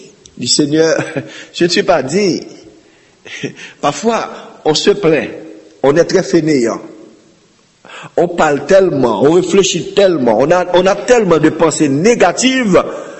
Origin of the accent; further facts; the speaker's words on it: Haiti; Et chez nous en Haïti, tous les pasteurs aimeraient mener un ministère dans la capitale.